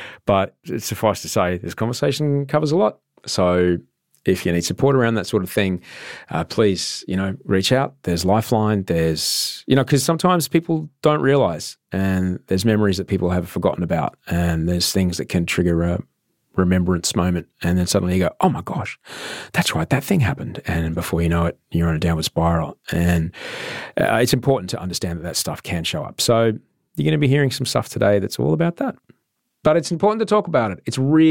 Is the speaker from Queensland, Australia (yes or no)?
yes; Queensland, Australia; I grew up in Queensland. I was at the school of the landed gentry and their doctors and lawyers. My parents were the doctors.